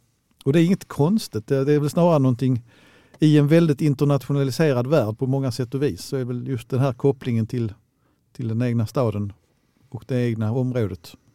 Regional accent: Kristianstad, Skåne, Sweden; Jag är faktiskt från Kristianstad.

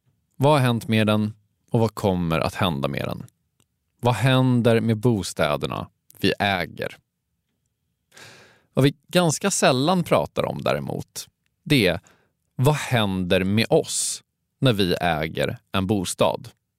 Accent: Stockholm, Stockholm County, Sweden; Och visst, jag är från Stockholm.

